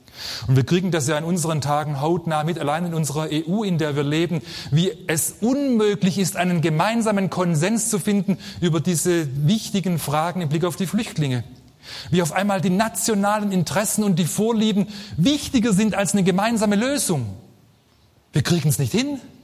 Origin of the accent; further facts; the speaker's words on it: Baden-Württemberg, Germany; Und als Schwabe weiß ich sehr wohl, wovon ich rede.